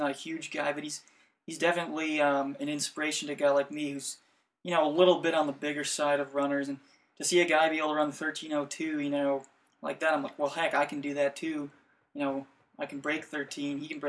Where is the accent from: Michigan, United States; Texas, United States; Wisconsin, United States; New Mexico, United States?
Wisconsin, United States; I'm from Wisconsin, and I've done some racing in the snow